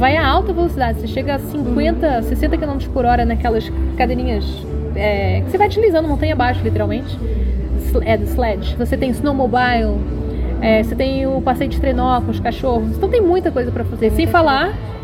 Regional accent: Rio de Janeiro, Brazil; born there; eu nasci no Rio, sou uma pessoa de praia, de sol, então sempre muito habituada a calor.

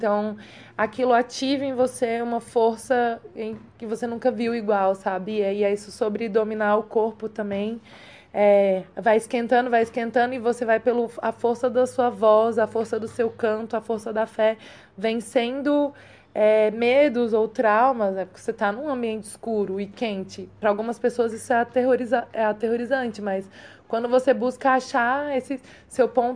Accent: Brasília, Federal District, Brazil; e eu sou de Brasília

